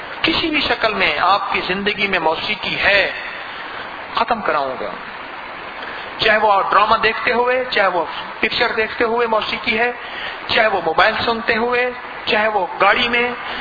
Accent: Karachi, Sindh, Pakistan; now in Dubai, United Arab Emirates; اصل میں کراچی کا ہوں لیکن مستقل رہائش میری جو ہے وہ دبئی میں ہے

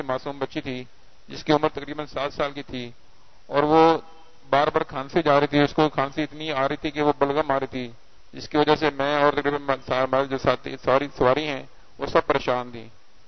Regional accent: Okara, Punjab, Pakistan; میں اوکاڈا سے ہوں.

